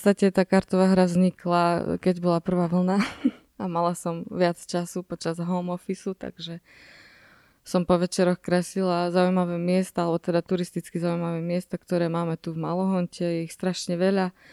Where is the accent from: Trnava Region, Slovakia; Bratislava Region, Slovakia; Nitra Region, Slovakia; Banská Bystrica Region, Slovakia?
Banská Bystrica Region, Slovakia; Nižný Skalník; now in Banská Bystrica, Slovakia; Pochádzam z Nižného Skalníka